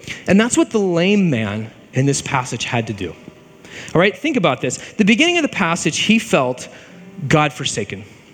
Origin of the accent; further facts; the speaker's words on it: East Coast, United States; So I'm from the East Coast.